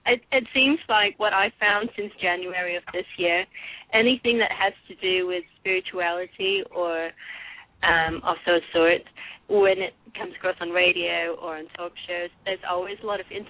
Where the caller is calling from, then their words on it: Dallas, Texas, United States; From Dallas, Texas.